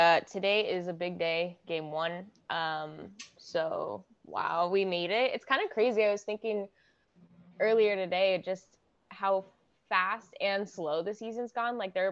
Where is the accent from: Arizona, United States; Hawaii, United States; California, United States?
Arizona, United States; Glendale; born there; Yeah, I was born in Glendale.